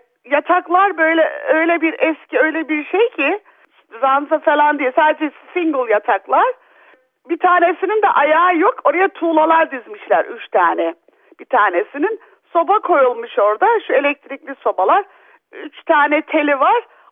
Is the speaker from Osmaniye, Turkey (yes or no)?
no; Adana, Turkey; moved away; Hatta yaşlılığımda er ya da geç ben bu Adana'da yaşamalıyım. Çünkü benim kalbim orada. Neden orada? Çünkü orada doğdum, büyüdüm. Akrabalarım hala birçoğu orada.